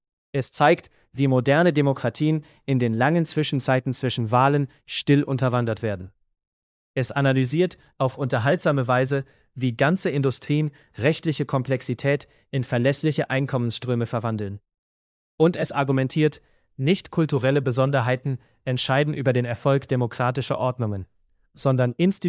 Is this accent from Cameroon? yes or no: no; Germany; Nun ist Deutschland mein Heimatland. Was also sollten meine Landsleute tun?